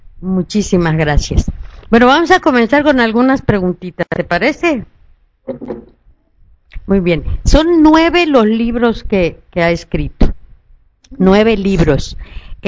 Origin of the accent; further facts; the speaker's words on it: Mexico; seguimos siendo me los mexicanos fuertes y con ganas de salir adelante.